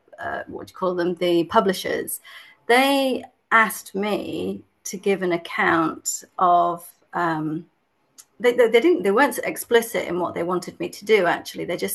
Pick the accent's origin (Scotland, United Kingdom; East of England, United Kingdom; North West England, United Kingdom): North West England, United Kingdom; Wigan; So I grew up in Wigan in Lancashire, in the northwest of England.